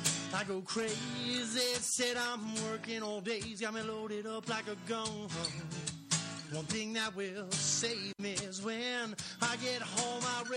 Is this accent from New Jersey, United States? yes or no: yes; New Jersey, United States; You could just say I'm from Jersey.